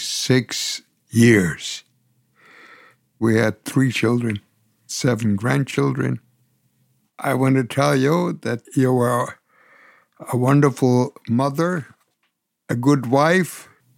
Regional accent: Belitsa, Blagoevgrad Province, Bulgaria; English is a second language; And I said, I come from the town of Belitsa.

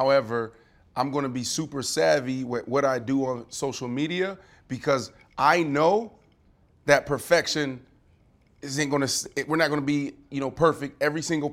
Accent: Pittsburgh, Pennsylvania, United States; When they start playing bad, I'm from Pittsburgh. I'm riding with y'all.

